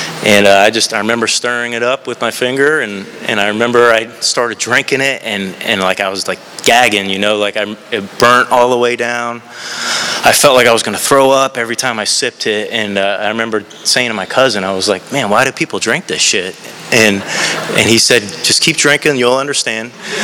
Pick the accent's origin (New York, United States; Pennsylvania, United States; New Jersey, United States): New Jersey, United States; born there; I was born in New Jersey, and my parents split up when I was pretty young.